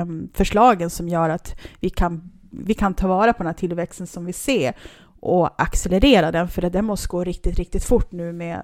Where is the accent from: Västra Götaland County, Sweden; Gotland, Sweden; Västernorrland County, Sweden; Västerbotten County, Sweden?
Västerbotten County, Sweden; Skellefteå; nu ska jag hem, nu ska jag till Skellefteå